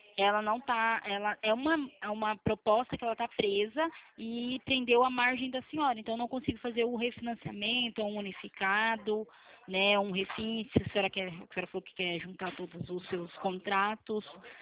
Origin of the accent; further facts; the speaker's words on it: Bahia, Brazil; Mas eu sou baiana.